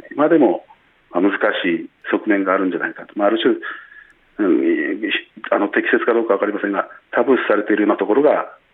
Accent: Minamata, Kumamoto, Japan; 私も水俣出身だからそう思うんです。

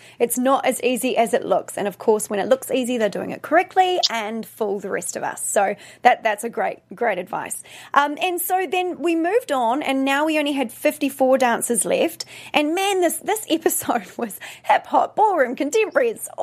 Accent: New Zealand; I'm a Kiwi.

